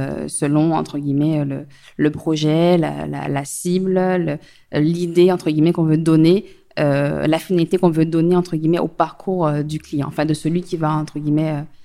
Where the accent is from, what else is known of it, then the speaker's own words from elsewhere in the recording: Martinique, France; moved away as an adult; also born or lived in Paris / Bordeaux; je suis de Martinique, j'ai 26 ans, enfin bientôt 27. Je suis partie après le bac comme beaucoup de jeunes en France hexagonale. Je suis partie à Paris, j'y suis restée 6 ans. Après, je suis allée à Bordeaux pour changer d'horizon avant de revenir au pays.